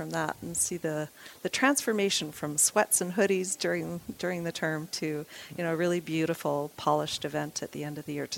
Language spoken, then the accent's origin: English; Victoria, British Columbia, Canada; now in Calgary, Canada; So, being that I'm not from Calgary, I'm born and raised in Victoria, BC.